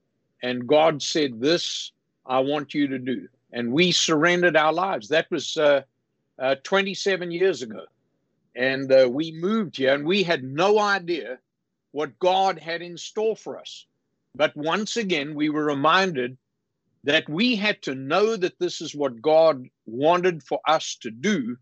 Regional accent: KwaZulu-Natal, South Africa; I was born in Zululand, Adam, on the upper east coast of South Africa. And spent 25 years of my life there.

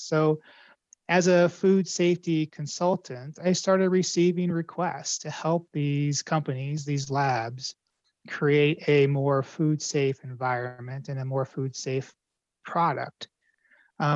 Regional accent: Colorado, United States; And around the same time, in my home state of Colorado, recreational cannabis became legal.

